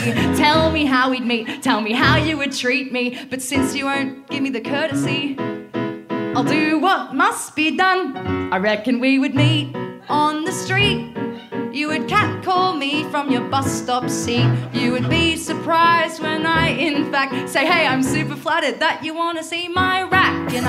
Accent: Bathurst, New South Wales, Australia; I'm from Bathurst.

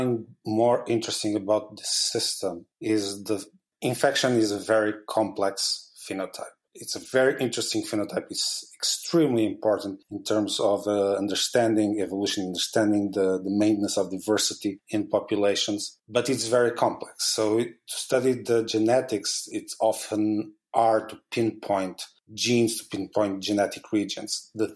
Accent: Portugal; I'm originally from Portugal.

